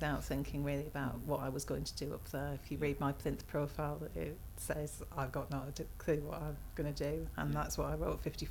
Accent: North East England, United Kingdom; also born or lived in Carmarthen; now in Macclesfield, United Kingdom; I was born in Carmarthen, grew up in the northeast of England, quite away from the Angel of the North, but a bit further south. I live near Manchester, a place called Macclesfield.

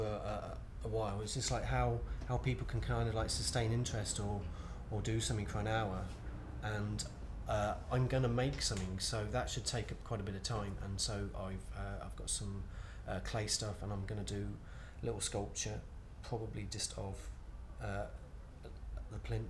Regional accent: Cardiff, Wales, United Kingdom; I'm 36, and I'm from Cardiff.

